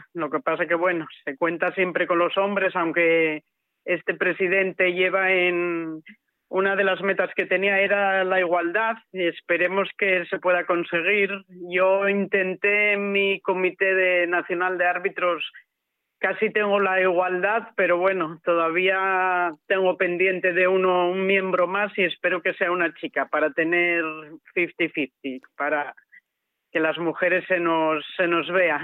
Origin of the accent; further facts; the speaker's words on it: Asturias, Spain; somos cuatro chicas asturianas con posibilidades de ir a regatas internacionales